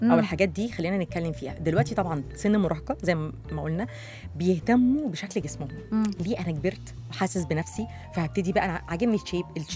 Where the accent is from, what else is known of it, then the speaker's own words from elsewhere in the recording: Egypt; طبعا بقى يعني مش عندنا في مصر قوي